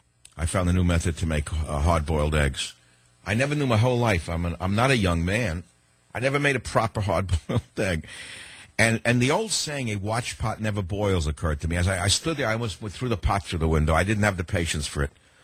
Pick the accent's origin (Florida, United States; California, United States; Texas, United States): California, United States; San Francisco; On KSFO in my hometown of San Francisco